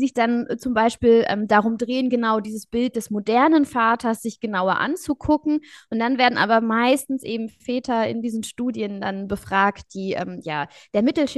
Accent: Kiel, Schleswig-Holstein, Germany; ich bin Schleswig-Holsteinerin, ich komme aus Kiel und bin nun nach vielen Jahren auch beruflich wieder nach Kiel zurückgekehrt.

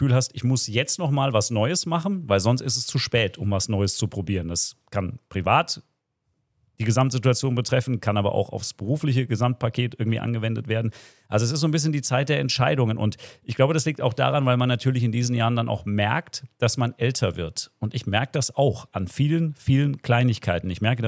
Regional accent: Hesse, Germany; Ich bin in der Wetterau groß geworden, habe da meine Jugend verbracht, 30 Kilometer nördlich von Frankfurt.

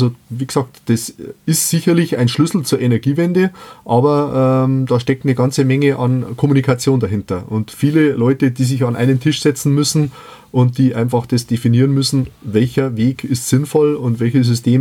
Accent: Bavaria, Germany; Speziell bei uns in Bayern, wir sind ja sehr katholisch, da kommt nach Neujahr immer noch Heiligen Drei König, also Epiphanie.

